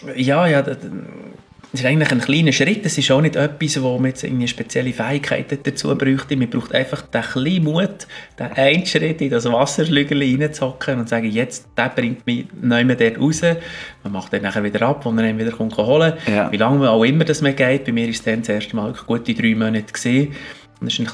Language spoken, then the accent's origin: German; Bern, Switzerland; Obwohl ich zwar in Bern lang daheim war, und als Berner, ja.